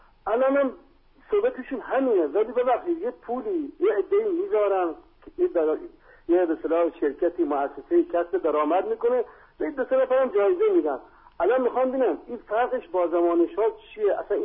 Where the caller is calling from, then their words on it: Ahvaz, Khuzestan, Iran; سلام قربان، من از اهواز هستم جناب.